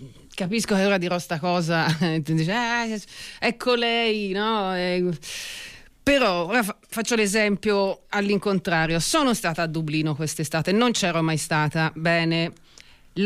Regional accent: Florence, Tuscany, Italy; Cioè io comunque sono fiorentina, non lavoro direttamente col turismo, nel turismo

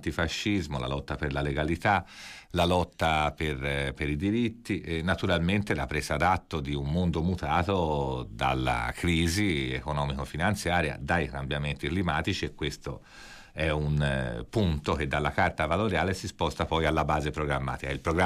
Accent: Florence, Tuscany, Italy; noi siamo fiorentini e siamo abituati a avere un'ottica fiorentina

